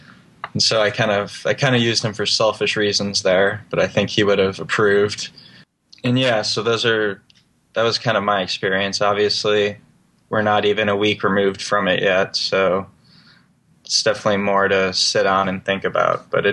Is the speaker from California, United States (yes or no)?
no; Chicago, Illinois, United States; And more personally, I grew up in Chicago.